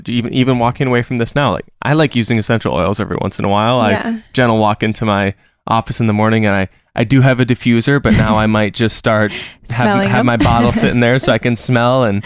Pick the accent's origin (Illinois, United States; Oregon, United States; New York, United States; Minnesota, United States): Minnesota, United States; I'm from Minnesota and we're coming into the summer and things are blooming.